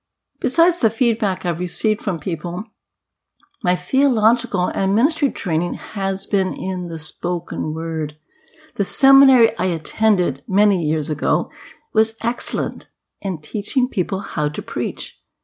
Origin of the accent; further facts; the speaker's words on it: New Brunswick, Canada; It's been an adjustment to be back in New Brunswick. I'm not living in my hometown, but it's not far away from where I grew up.